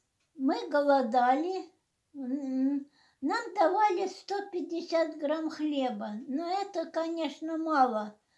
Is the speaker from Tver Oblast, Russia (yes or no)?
yes; Tver Oblast, Russia; born there; Родилась я в Тверской области в 1929 году. Мне сейчас уже 91 год.